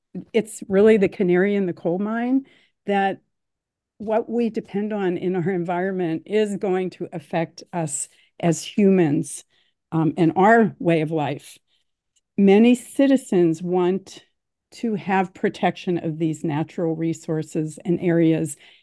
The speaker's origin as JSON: {"language": "English", "region": "Washington", "country": "United States", "said": "from North Kitsap."}